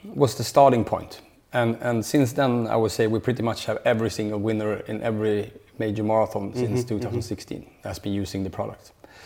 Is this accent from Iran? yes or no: no; Sweden; English is a second language; we're from Sweden.